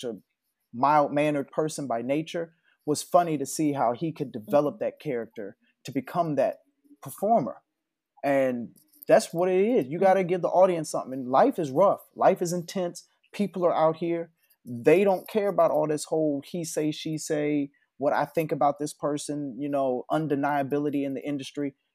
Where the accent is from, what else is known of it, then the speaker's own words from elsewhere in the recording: Midwest, United States; because I'm from the Midwest as well.